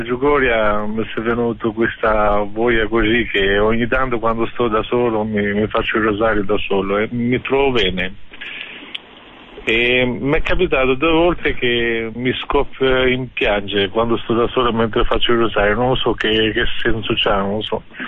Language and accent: Italian; Albania; now in Italy; Provengo dall'Albania e ho un tombo di anni che sto qua in Italia